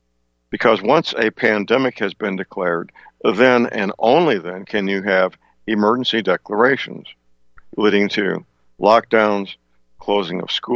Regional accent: Missouri, United States; He's from my home state of Missouri.

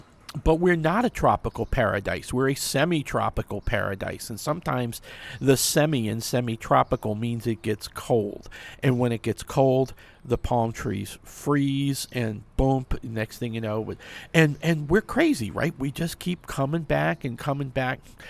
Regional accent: New Orleans, Louisiana, United States; I grew up in Gentilly and slept in Metairie.

